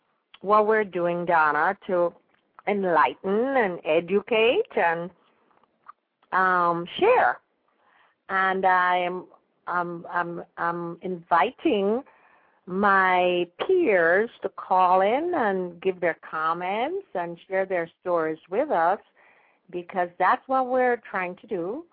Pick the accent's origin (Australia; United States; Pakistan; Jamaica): Jamaica; when I grew up in Jamaica, I know how it smells